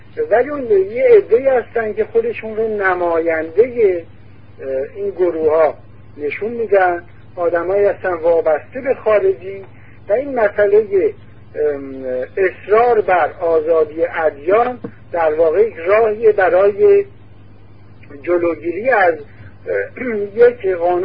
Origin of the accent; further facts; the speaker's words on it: Iran; ما همه ایرانی هستیم